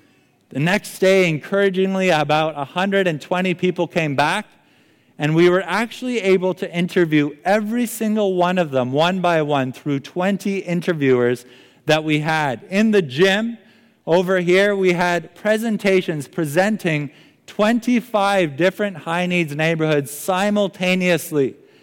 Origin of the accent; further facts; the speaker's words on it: Zambia; born there; And I was born in Southern Africa and Zambia.